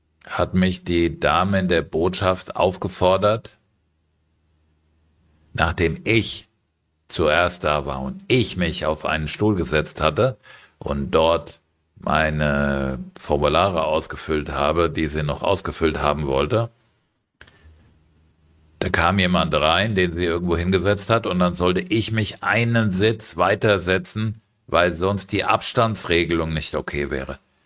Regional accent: Frankfurt, Hesse, Germany; Aus meiner Heimatstadt Frankfurt, und wie gesagt, ich bin dort aufgewachsen

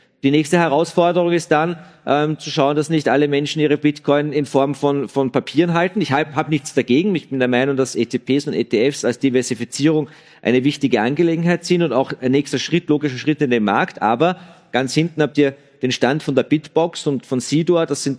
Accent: Austria; Bei uns in Österreich sind es 400 Milliarden.

